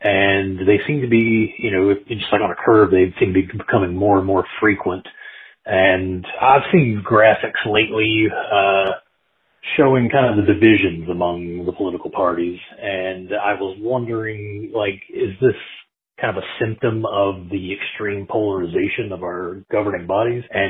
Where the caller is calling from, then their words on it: Accokeek, Maryland, United States; from Accokeek, Maryland.